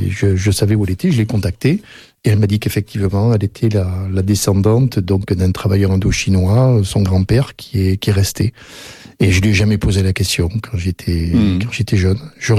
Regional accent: Bergerac, Nouvelle-Aquitaine, France; moi, quand j'étais gamin, à l'école à Bergerac

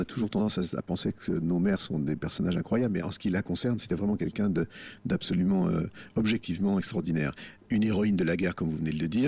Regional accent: Lyon, Auvergne-Rhône-Alpes, France; je suis un vrai Lyonnais, puisque non seulement ma mère, mais mon père est Lyonnais. Mes deux parents sont Lyonnais, mes grands-parents aussi, des deux côtés, sont Lyonnais.

